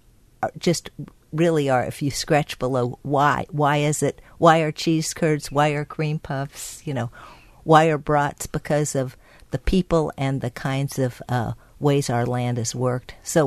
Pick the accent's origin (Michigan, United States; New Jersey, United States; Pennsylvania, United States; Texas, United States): Texas, United States; now in Wisconsin, United States; I know I have the voice of a non-native because I'm originally from Texas